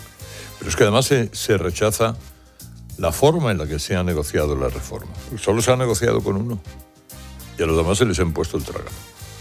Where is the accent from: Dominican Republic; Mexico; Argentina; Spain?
Spain; cada uno de nosotros como españoles vamos a pagar más impuestos